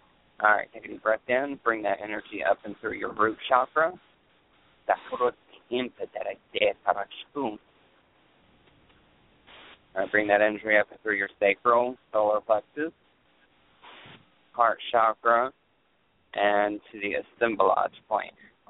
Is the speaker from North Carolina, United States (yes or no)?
yes; New Bern, North Carolina, United States; I lived there for 3 years, and I'm just now moved in October back to my hometown, New Bern, North Carolina.